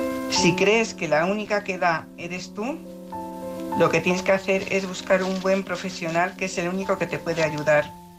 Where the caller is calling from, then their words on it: Salamanca, Castile and León, Spain; Hola Álvaro … de Salamanca.